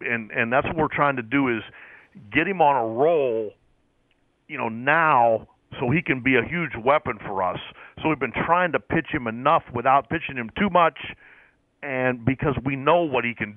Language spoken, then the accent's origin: English; Pennsylvania, United States; I mean, I grew up in outside of Pittsburgh